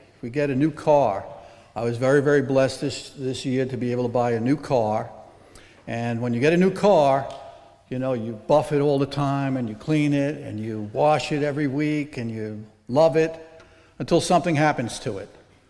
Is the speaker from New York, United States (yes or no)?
yes; Brooklyn, New York, United States; You know, when I grew up in Brooklyn, New York, as a kid